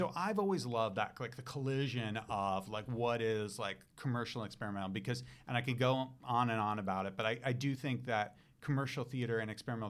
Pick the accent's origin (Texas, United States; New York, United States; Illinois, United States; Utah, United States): New York, United States; I grew up in New York, but like could not be further